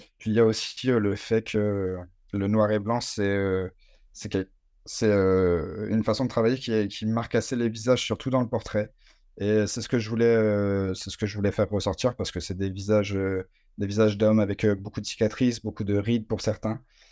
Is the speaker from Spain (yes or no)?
no; Brittany, France; moi je suis de Bretagne.